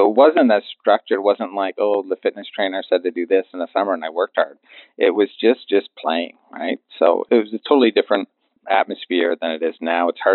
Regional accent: Windsor, Ontario, Canada; I'm from Windsor, Ontario, and we never really went out east on the 401 past Toronto.

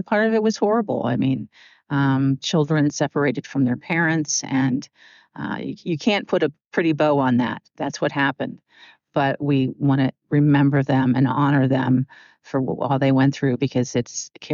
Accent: North Beach, Maryland, United States; also born or lived in Colorado; Actually, I'm from North Beach, so driving from North Beach.

